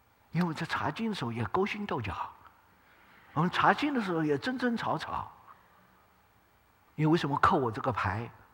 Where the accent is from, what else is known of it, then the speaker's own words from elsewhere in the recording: China; 我们中国人讲，我们中国有句话也讲